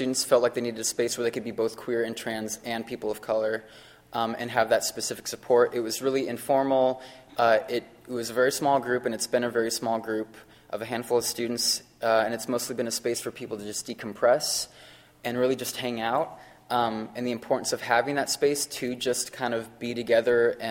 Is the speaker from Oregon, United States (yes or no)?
yes; Medford, Oregon, United States; also born or lived in Bandon; But I was born and raised in Oregon. I grew up in Medford, Oregon for about half of my life, and then I moved to the coast of Oregon, Bandon, which is a small 3,000 people town.